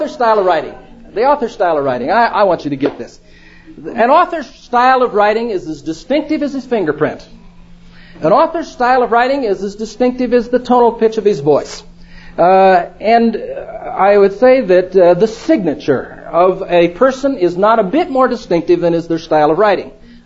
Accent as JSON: {"language": "English", "region": "Oregon", "country": "United States", "tie": "born or raised there", "said": "I was raised in Oregon. We lived in Linn County, Oregon, and there was this old farmer, a neighbor who had an old sheepdog called Shep."}